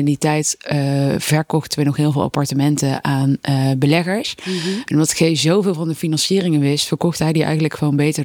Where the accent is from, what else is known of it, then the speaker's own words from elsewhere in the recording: Arnhem, Gelderland, Netherlands; Eén klein uitstapje naar Arnhem gemaakt, de plek waar ik vandaan kom.